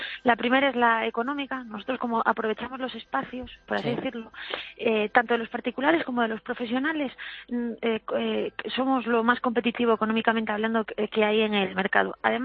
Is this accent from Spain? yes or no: yes; Galicia, Spain; accent: Galician; yo soy gallega, como se me nota en el acento, y como buena gallega lo que más me gusta en el mundo es comer